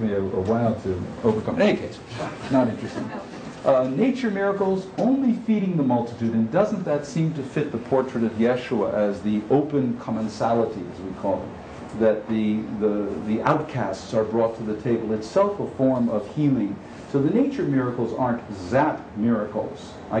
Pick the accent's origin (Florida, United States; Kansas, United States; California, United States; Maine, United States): California, United States; San Francisco; I'm from San Francisco. This was up in Tracy.